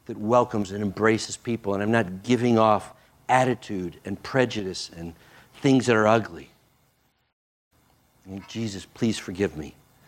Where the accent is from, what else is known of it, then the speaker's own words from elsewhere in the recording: the West, United States; All I knew is this. I'm an American. I was raised in the West. I'm white. I'm old.